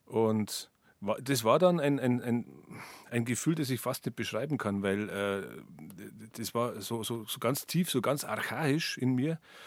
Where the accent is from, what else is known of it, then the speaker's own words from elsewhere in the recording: Kulbing, Bavaria, Germany; in meiner Kindheit im Berchtesgadener Land. Ich bin da in Kulbing bei Leobendorf bei Laufen aufgewachsen